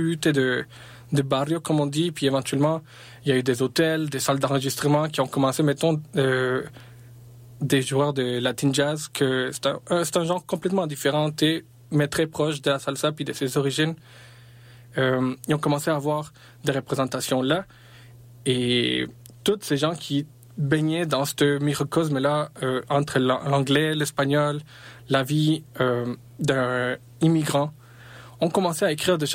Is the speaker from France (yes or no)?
no; Colombia; peut-être même de chez nous en Colombie